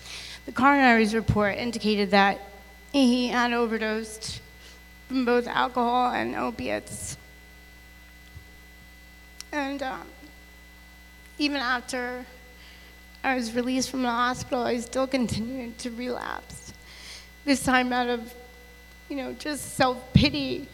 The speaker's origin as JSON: {"language": "English", "town": "Ridgewood", "region": "New Jersey", "country": "United States", "said": "I'm from Ridgewood, New Jersey."}